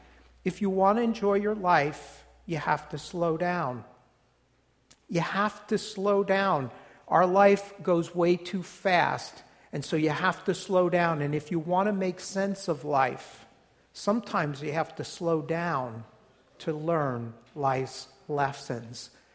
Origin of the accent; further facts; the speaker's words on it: New Jersey, United States; accent: New Jersey; I just have to lose what's left of my New Jersey accent.